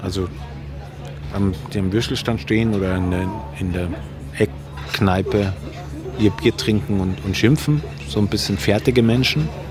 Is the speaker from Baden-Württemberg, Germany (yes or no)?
yes; Baden-Württemberg, Germany; now in Vienna, Austria; in meiner Heimat, wo ich herkomme, auf der Schwäbischen Alb.